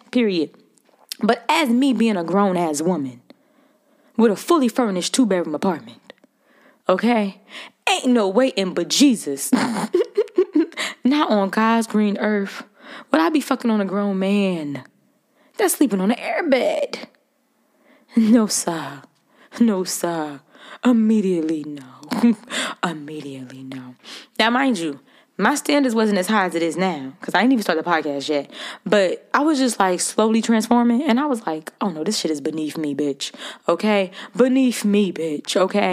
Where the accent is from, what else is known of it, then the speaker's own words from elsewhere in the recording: Newark, New Jersey, United States; accent: Baltimore; now in Baltimore, United States; Even though I'm from Jersey, I pick up a lot of accents, bitch. My accent is fucked up. I got a Baltimore accent a little bit, and I got a Jersey accent.